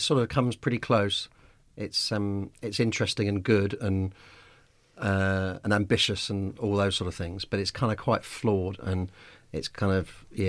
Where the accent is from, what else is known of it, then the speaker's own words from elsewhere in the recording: Stoke Newington, London, United Kingdom; Hey, I'm from Stoke Newington. We've got several.